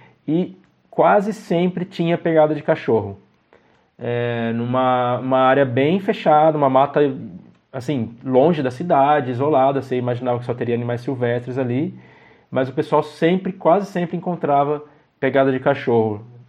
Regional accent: São Carlos, São Paulo, Brazil; a gente fazia bastante coleta em áreas, né, nativas aqui de São Carlos, a gente é do interior de São Paulo também

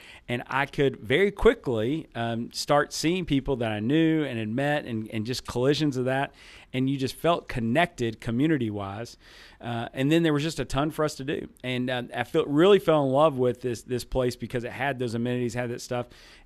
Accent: Murfreesboro, Tennessee, United States; now in Memphis, United States; but I'm from a small town in Middle Tennessee called Murfreesboro. It's gotten big since

